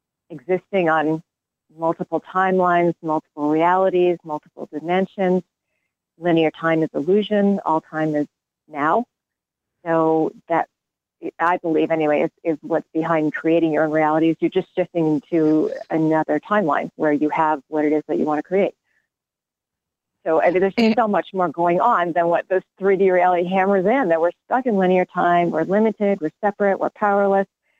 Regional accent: Ireland; Yes, and I'm Irish.

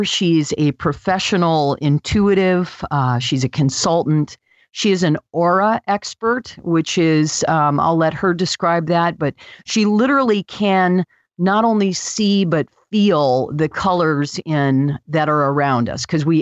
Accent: Michigan, United States; now in Santa Barbara, United States; I'm from Michigan. I moved to Santa Barbara.

